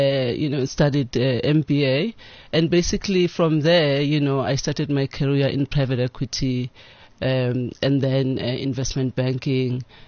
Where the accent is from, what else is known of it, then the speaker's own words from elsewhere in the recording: KwaZulu-Natal, South Africa; I grew up in KwaZulu-Natal. I was born there.